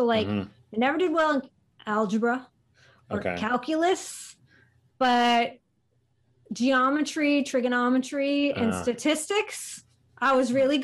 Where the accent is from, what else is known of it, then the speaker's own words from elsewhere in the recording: Worcester, Massachusetts, United States; I grew up in Worcester, Massachusetts.